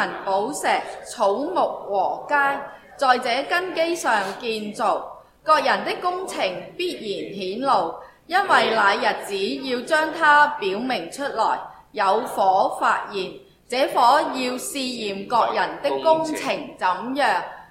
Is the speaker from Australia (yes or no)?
yes; Australia; 即系我系澳洲人最明啊。